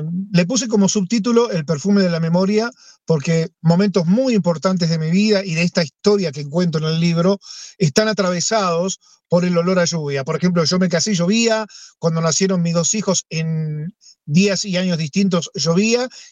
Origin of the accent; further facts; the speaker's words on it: Vicente López, Buenos Aires Province, Argentina; born there; now in Villa Lynch, Argentina; Yo soy de, bueno, ahora estoy viviendo en Villa Lynch, pero sí, nací en Vicente López allá por el año 72